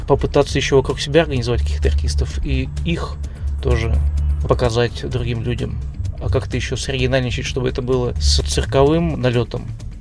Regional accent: Perm, Perm Krai, Russia; и пермяков в том числе, потому что я из Перми, и, может быть, это какой-то дух пермский, вот этот, не знаю, река Кама дает энергию и силу нашим землякам.

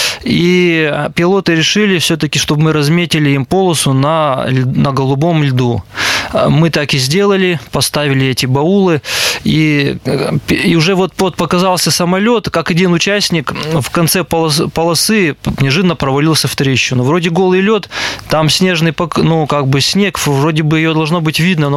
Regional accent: Perm, Perm Krai, Russia; И я один из Перми.

